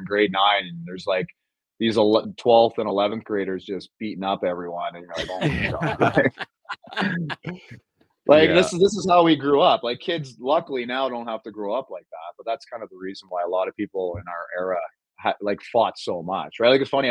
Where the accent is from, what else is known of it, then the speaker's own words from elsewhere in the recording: Hamilton, Ontario, Canada; like I grew up in Hamilton, right?